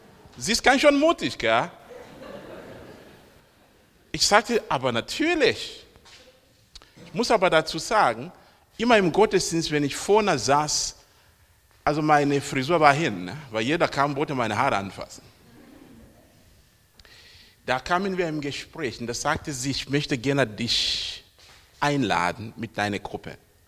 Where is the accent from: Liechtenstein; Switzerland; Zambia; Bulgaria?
Zambia; moved away as an adult; now in Germany; Ich stamme ursprünglich aus Sambia. Ich bin seit 85 hier in Deutschland. Ich kam hier zum Studium.